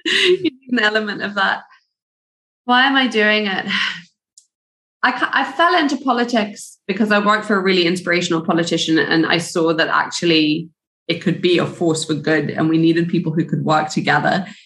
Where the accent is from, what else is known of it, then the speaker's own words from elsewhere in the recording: Zimbabwe; I grew up in Zimbabwe, but people can't conflate that.